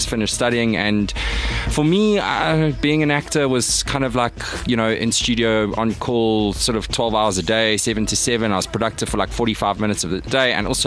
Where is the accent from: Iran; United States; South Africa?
South Africa; Durban, KwaZulu-Natal; now in Johannesburg, South Africa; I born and bred in Durban. I moved up to Joburg